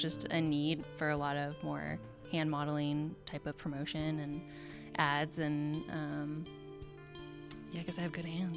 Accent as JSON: {"language": "English", "region": "Maine", "country": "United States", "tie": "born or raised there", "said": "I'm originally from Maine. I was born"}